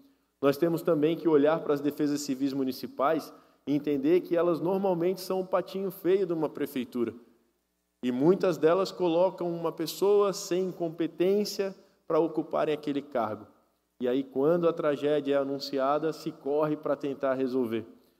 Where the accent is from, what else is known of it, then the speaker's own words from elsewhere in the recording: Santa Catarina, Brazil; mas é algo que nós estamos enfrentando enquanto catarinenses